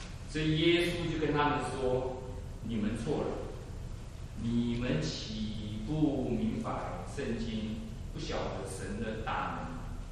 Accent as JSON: {"language": "Chinese", "country": "Taiwan", "said": "因为我们是从台湾来，"}